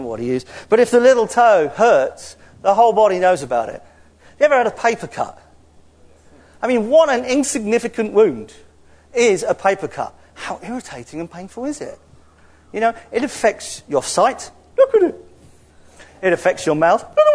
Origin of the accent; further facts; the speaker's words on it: England, United Kingdom; It's German and I'm English. Whenever did an Englishman pronounce German correctly?